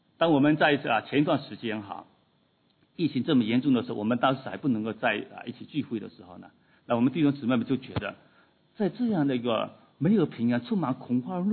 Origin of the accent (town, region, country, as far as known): China